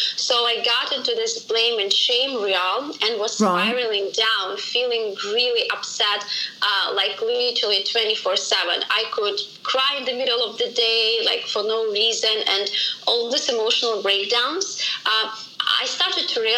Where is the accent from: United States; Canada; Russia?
Russia; Siberia; moved away; also born or lived in Moscow / Vietnam; I'm from Russia originally, actually from Siberia. It's like the furthest part of Russia. And then from Siberia, I moved to Moscow. It's the capital of Russia. And then from Moscow, I moved to Vietnam.